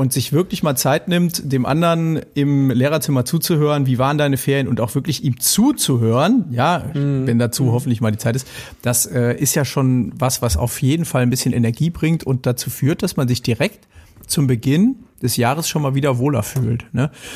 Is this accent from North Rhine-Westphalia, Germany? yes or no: yes; North Rhine-Westphalia, Germany; bei uns im Ruhrpott sagt man ja, muss ja.